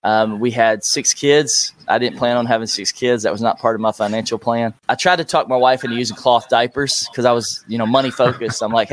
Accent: Nashville, Tennessee, United States; which I would love to see everybody in Nashville, Tennessee, my hometown, have a millionaire plan just like I did when I was 25.

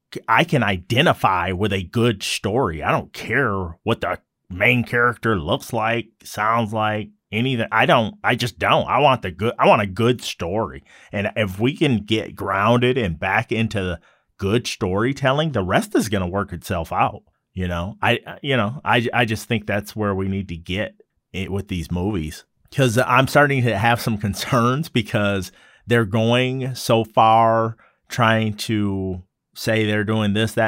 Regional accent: Michigan, United States; Even though I'm from Michigan, I'm smart.

